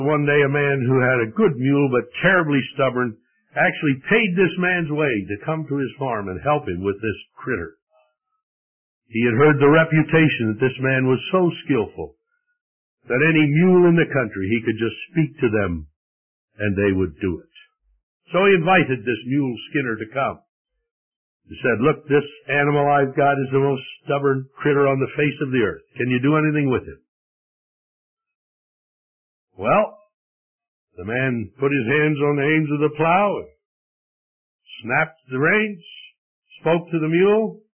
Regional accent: Missouri, United States; I grew up in Missouri. Missouri used to be known for its mules.

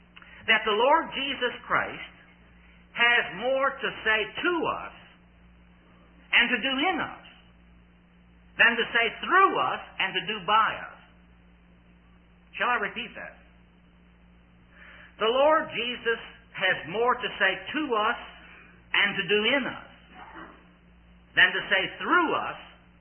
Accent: Richmond, Virginia, United States; So 25 years ago, we started going to a little meeting back in Richmond, Virginia, my hometown, Grace Gospel Chapel

